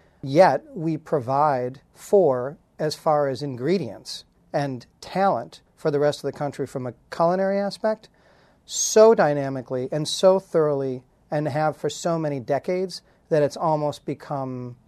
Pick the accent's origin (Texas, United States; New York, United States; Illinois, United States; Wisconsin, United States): Wisconsin, United States; Waukesha; And growing up in Waukesha